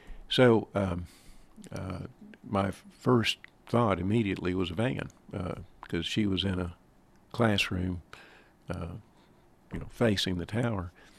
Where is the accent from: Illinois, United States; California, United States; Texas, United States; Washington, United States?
Texas, United States; Dallas; I was born and raised in Dallas. Graduated from Highland Park High School in 1964.